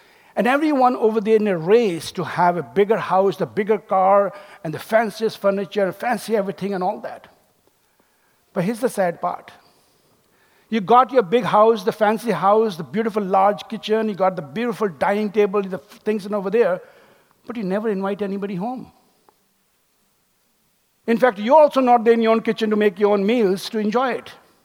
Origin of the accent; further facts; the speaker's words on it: India; born there; My father was born in what now we call Pakistan, and I was born in India. When we were growing up, I had to learn Urdu to speak to my father. I had to learn Punjabi to speak to my mother. I had to learn Pashto to speak to my grandmother.